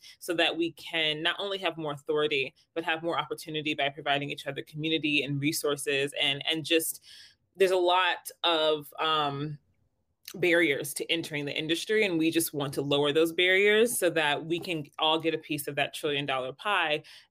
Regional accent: Kansas City, Missouri, United States; now in New York, United States; I am actually from Kansas City, Missouri, which is interesting because that's where Lauren and I met. And I've been in New York for a while

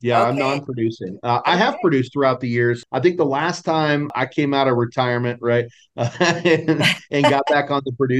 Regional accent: Salina, Kansas, United States; moved away as an adult; now in Salina, Texas, United States; So I don't know if you caught, I said I live in Salina, Texas, but I'm from Salina, Kansas originally. They're spelled a little different.

